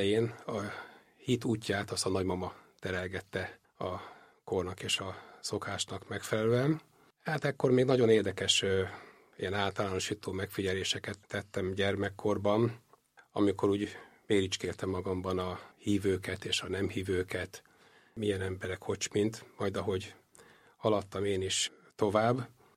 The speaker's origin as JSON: {"language": "Hungarian", "region": "Budapest", "country": "Hungary", "tie": "born there"}